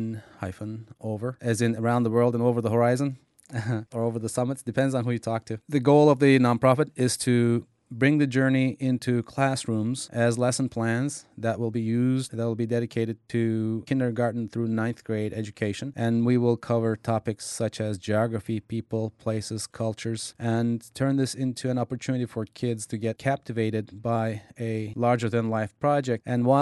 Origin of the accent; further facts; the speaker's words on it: Turkey; also born or lived in Cyprus; now in Seattle, United States; I was born in Cyprus, raised in Turkey, and moved to the United States in 1986. I now live in Seattle, Washington.